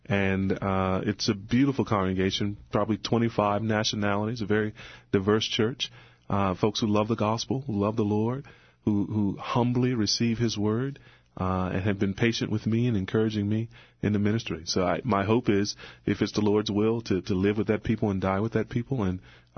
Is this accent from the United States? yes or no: yes; North Carolina, United States; I grew up in North Carolina in the Bible Belt, in a nominally Christian home.